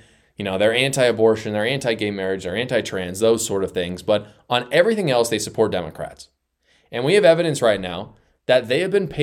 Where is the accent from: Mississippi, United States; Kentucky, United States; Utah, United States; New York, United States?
Utah, United States; In my home state of Utah, plus 1.